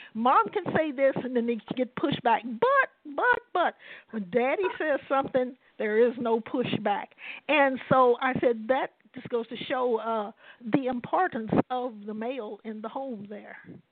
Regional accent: St. Louis, Missouri, United States; I'm from St. Louis, and I remember those projects.

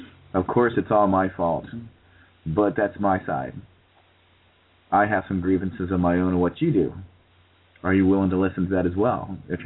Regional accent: Ohio, United States; I'm from Ohio.

